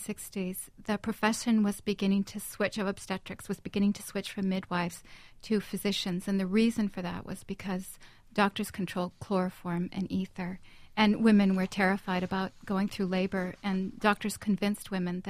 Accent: Albany, New York, United States; Yes, I grew up in Albany, outside of Albany.

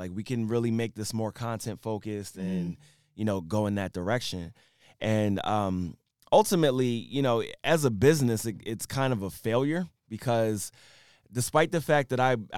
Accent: Philadelphia, Pennsylvania, United States; I'm from Philly.

